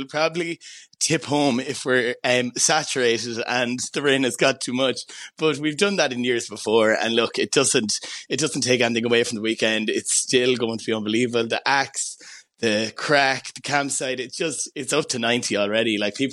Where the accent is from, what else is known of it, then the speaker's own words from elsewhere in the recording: Portlaoise, Leinster, Ireland; I'm a Laois man myself, so I'm from Port Laois